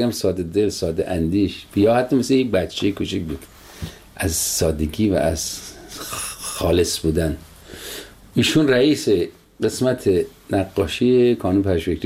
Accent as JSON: {"language": "Persian", "town": "Sangsar", "region": "Semnan", "country": "Iran", "tie": "born or raised there", "said": "غذای سنتی ولایت ما سنگسر، یکی از دهات شمال سمنانه"}